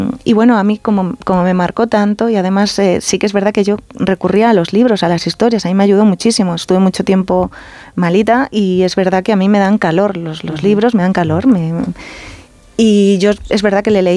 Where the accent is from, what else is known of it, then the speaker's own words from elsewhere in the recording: Santiago de Compostela, Galicia, Spain; en Galicia, supongo que también porque llueve mucho, en Santiago, de donde soy yo